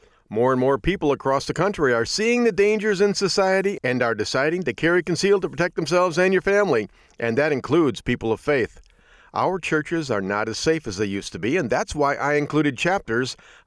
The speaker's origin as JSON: {"language": "English", "region": "Michigan", "country": "United States", "tie": "born or raised there", "said": "my home state of Michigan"}